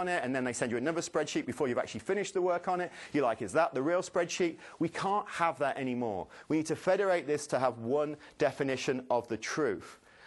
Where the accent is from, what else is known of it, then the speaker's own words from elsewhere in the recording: East Midlands, United Kingdom; This is Foxton Locks, which is just outside my hometown in England.